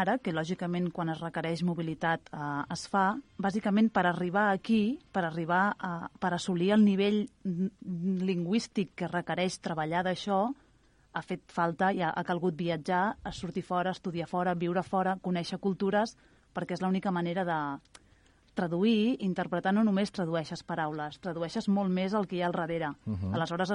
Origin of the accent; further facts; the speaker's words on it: Barcelona, Catalonia, Spain; Jo sóc de Barcelona sí, i em vaig casar i vivíem a l'Hospitalet amb el meu home, ell és d'Hospitalet, i d'Hospitalet ell treballa aquí a Sant Just i vam fer el salt ja a viure aquí directament.